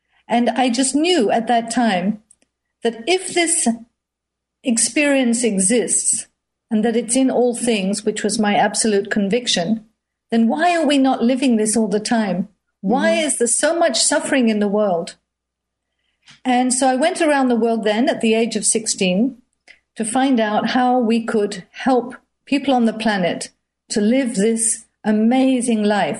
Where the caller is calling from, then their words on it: New Zealand; I'm calling in from New Zealand.